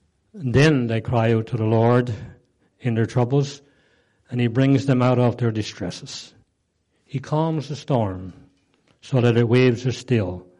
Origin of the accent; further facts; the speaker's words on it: Bonavista North, Newfoundland and Labrador, Canada; In my case, growing up in Bonavista North on the Cape, I guess the same would go if you're a fisherman.